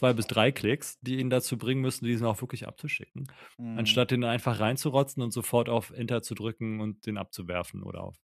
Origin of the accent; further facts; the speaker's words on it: Berlin, Germany; Für mich, wir Berliner altern.